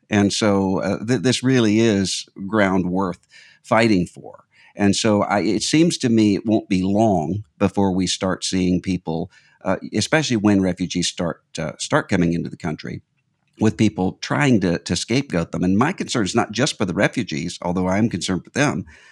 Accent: Mississippi, United States; a Southern comedian from my home state of Mississippi

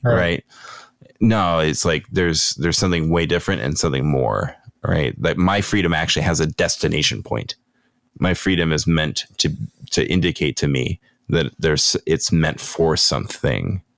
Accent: United States; I do think of this as an American or just maybe just a Westerner.

